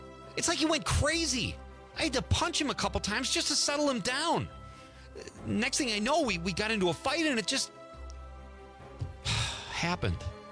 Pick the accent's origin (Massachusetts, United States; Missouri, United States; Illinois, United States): Illinois, United States; Chicago; we're Bears fans because we came from Chicago